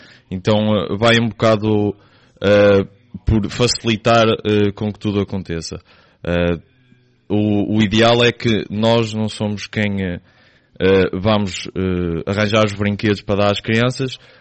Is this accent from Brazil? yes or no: no; Lobão, Aveiro, Portugal; mas é um sítio pacato, não tem muito alarido, principalmente porque não sou do centro, sou de Lobão. Ou seja, é um sítio para cá de se viver.